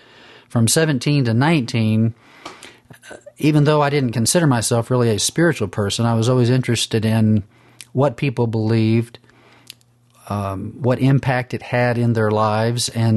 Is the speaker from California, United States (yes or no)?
yes; Sacramento, California, United States; also born or lived in Tampa, Florida; Started in Tampa, Florida, but by the time I got into high school, we were in Sacramento, California.